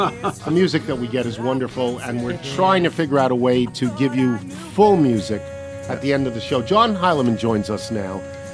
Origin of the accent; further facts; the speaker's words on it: New York, United States; I'm a New Yorker, so it would be easy for me to take the position you need the Knicks to be great.